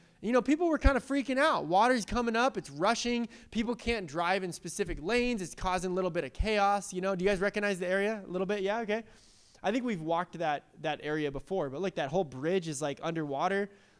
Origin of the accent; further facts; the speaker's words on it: San Diego, California, United States; Like, I'm from San Diego. I love the water.